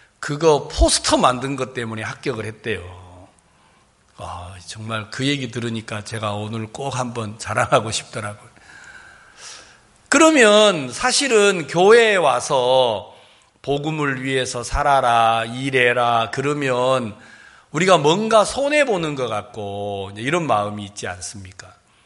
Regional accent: Jeolla, South Korea; 넌 고향이 어디냐? 그래가지고 전라도입니다.

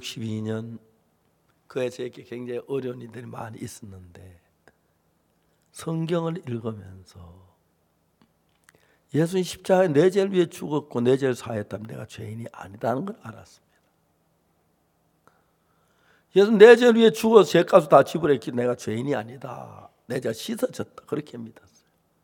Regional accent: Seonsan, North Gyeongsang, South Korea; born there; 저는 경북 선산에서 태어나서 교회를 다녔습니다.

